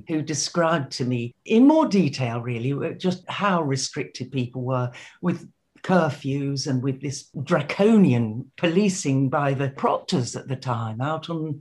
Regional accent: Cambridge, East of England, United Kingdom; because I grew up in Cambridge and went to school there, and I love the place to bits.

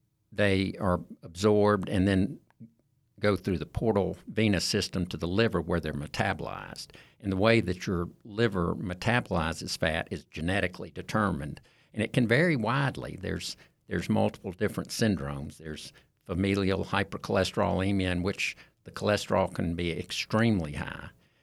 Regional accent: Shreveport, Louisiana, United States; I did most of my training here in town. I grew up in Shreveport. I trained at what was then LSU Medical Center, and I've been in private practice since 1987.

